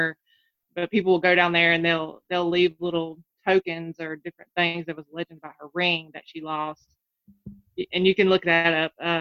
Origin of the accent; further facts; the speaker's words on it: North Carolina, United States; Actually, I'm from North Carolina, but I'm nervous.